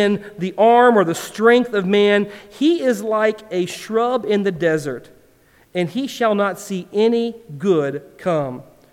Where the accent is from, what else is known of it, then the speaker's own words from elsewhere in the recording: Midwest, United States; and I said, hey, I'm from the Midwest. You should put ranch on it, right? That's what we say to everything in the Midwest.